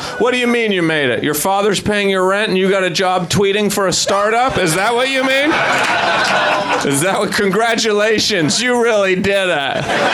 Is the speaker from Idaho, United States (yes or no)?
yes; Idaho, United States; I'm from Idaho, which New Yorkers are the worst.